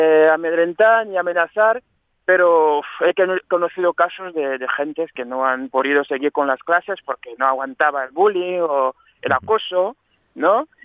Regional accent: Yaoundé, Centre, Cameroon; Spanish is a second language; yo soy de Camerún, nacido en Yaoundé hace ya 30 años, de una familia súper numerosa

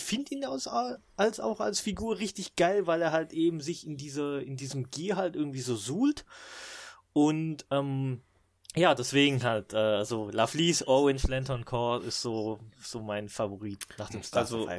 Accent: Baden-Württemberg, Germany; Und halt als Schwabe kann ich mich halt erstens so damit ein bisschen identifizieren.

